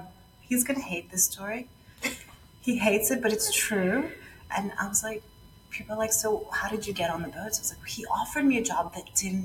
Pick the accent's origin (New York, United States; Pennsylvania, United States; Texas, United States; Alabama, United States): New York, United States; New York City; first language Spanish; English is a second language; I'm from New York City, but my mother's from Puerto Rico. My father's from Ecuador. So I'm my first language is Spanish.